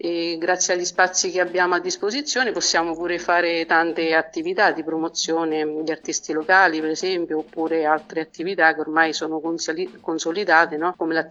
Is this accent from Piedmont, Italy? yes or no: no; Calvi dell'Umbria, Umbria, Italy; born there; ho tanti libri di Calvi dell'Umbria, che è il mio paese natale